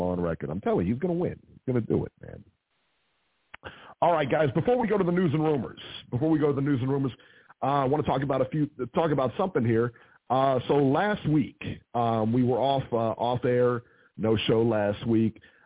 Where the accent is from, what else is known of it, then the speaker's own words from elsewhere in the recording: Cincinnati, Ohio, United States; Listen, I am from Cincinnati. He is a hometown fighter here